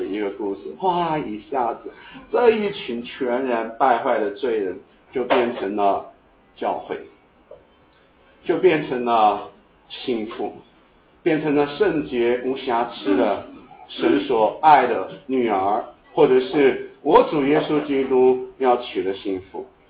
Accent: China; 我们中国人传统的观念叫做什么？

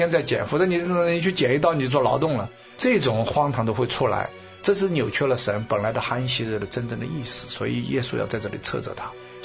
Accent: China; 对我们中国人来讲呢，前世界完全从来没听过

